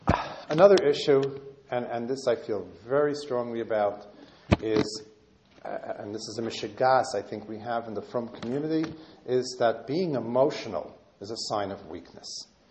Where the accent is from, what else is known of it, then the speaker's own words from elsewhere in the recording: New York, United States; being a New Yorker, once the subway ends, as far as I can, the world ends